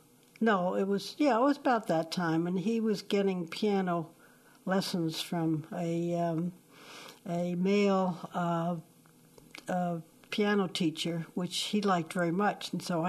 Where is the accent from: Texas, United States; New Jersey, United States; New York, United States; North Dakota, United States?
New York, United States; Yonkers; born there; I was born in Yonkers, New York, and I have five siblings. I am the baby of the siblings.